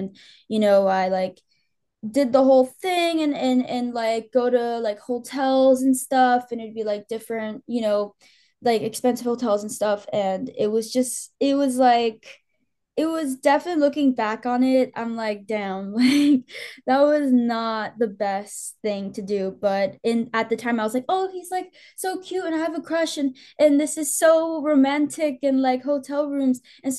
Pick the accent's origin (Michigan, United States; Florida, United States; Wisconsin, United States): Florida, United States; Miami; Yeah, I grew up in Miami, but I, you know, hated it here for like the majority of my life.